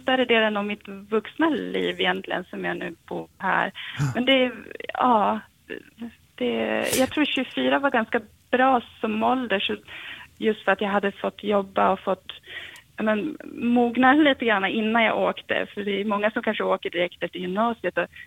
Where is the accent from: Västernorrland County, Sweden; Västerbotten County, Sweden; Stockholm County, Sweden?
Västerbotten County, Sweden; Umeå; now in Italy; för jag är ju från Umeå och sen Sverige, det känns ju alltid hemma.